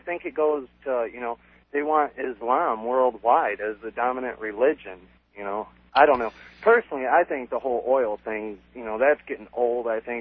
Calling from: White Lake, Michigan, United States; Hi, Peter. … I'm calling from White Lake.

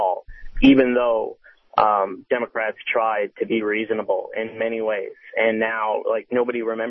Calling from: Chicago, Illinois, United States; I'm calling in from Chicago.

